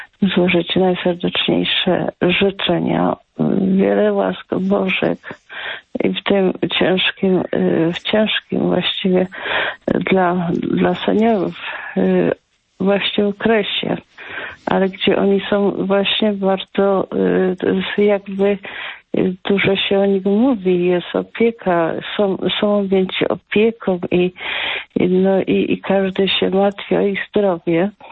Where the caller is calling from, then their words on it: Lesser Poland, Poland; Jestem mój z Małopolski.